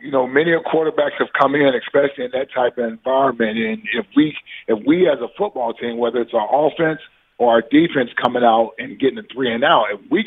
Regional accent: Cincinnati, Ohio, United States; I'm from Cincinnati.

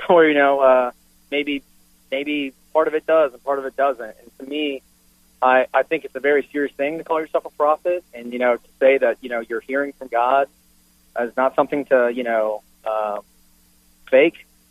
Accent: Texas, United States; born and raised in Texas, Baptist sort of cessationist background

